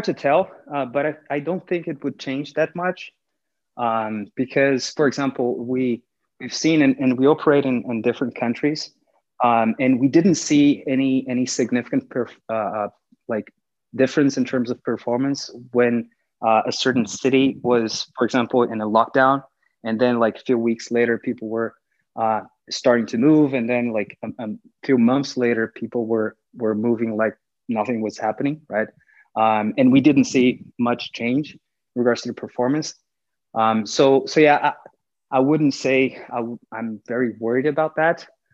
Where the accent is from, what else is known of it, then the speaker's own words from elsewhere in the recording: Brazil; moved away as an adult; now in United States; I'm originally from Brazil, and I moved up here to the US last year to launch the product here.